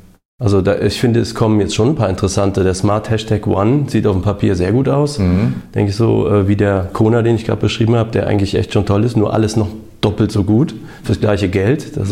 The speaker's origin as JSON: {"language": "German", "town": "Aachen", "region": "North Rhine-Westphalia", "country": "Germany", "said": "ich bin aus Aachen."}